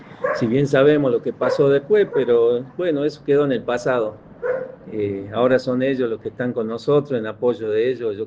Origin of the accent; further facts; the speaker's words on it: Perico, Jujuy, Argentina; Si bien me presento, soy de acá de Perico.